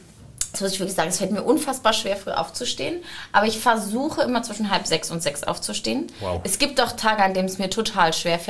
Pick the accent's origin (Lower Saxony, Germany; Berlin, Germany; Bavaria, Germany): Berlin, Germany; bin halt selber aus Rudow. Und dadurch war mein Umkreis sowieso eher nach Rudow verlagert